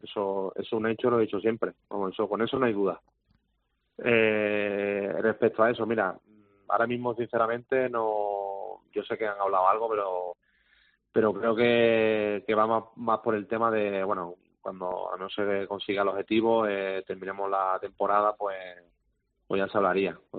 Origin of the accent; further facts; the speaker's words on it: Málaga, Andalusia, Spain; yo tenía ese sueño de jugar en el equipo de mi tierra, en el Málaga Club de Fútbol, y lo he conseguido, ¿no?